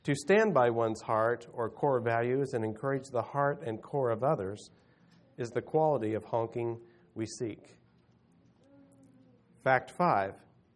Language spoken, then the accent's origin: English; Kansas City, United States; growing up in Kansas City, if your roof needed shingled, you went and bought all the stuff, and the next weekend all these church guys showed up at your house